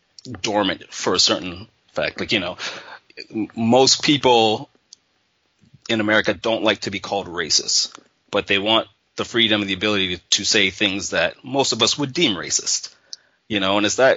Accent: Ontario, Canada; me growing up in Canada, I'm used to going to school with, you know, a multitude of people.

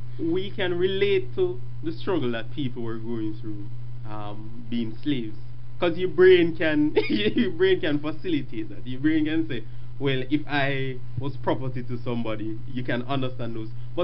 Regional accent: Jamaica; maybe it's because we're Jamaican

